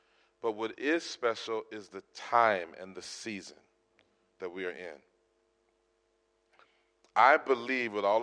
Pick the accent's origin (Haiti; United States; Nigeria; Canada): United States; I'm from America, so we tend to be a little bit on the louder side.